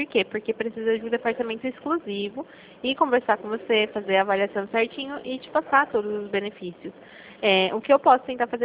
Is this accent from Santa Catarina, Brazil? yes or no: no; Jundiaí, São Paulo, Brazil; Eu sou aqui de Jundiaí